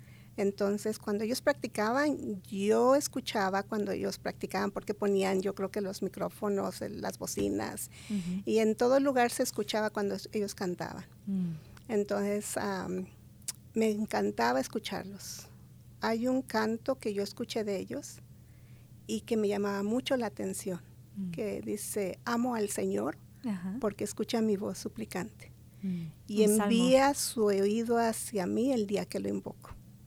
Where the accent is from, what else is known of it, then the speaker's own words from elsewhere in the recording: Ayotla, State of Mexico, Mexico; yo soy de México, de la Ciudad de México, unos 45 minutos de la Ciudad de México. Es un pueblo que se llama Ayotla, Estado de México.